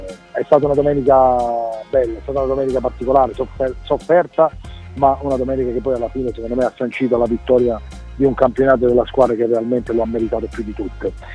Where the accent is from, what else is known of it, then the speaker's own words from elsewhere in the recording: Taranto, Apulia, Italy; Io da Tarantino avevo 14 anni quando si è fatto l'ultimo derby con il Bari.